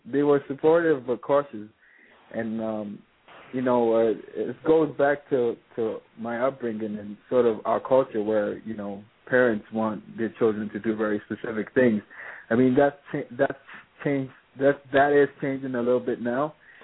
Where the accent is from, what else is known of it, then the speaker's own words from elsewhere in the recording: Accra, Greater Accra, Ghana; I mean, I grew up in Accra. I grew up in Ghana where, you know, it's a very communal and a very political society.